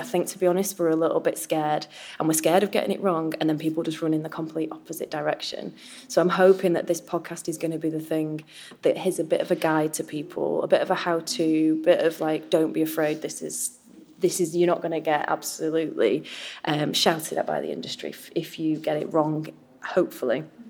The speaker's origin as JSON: {"language": "English", "region": "Yorkshire and the Humber", "country": "United Kingdom", "said": "and I'm a Yorkshire girl."}